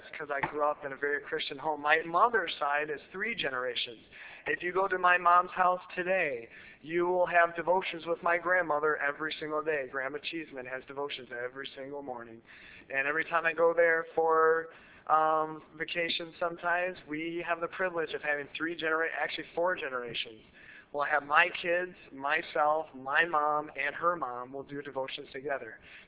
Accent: Concord, New Hampshire, United States; born there; I was born in Concord, New Hampshire at a very young age

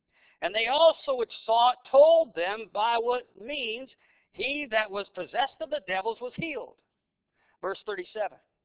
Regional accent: Canada; Now, as a Canadian, I can boast of the fact

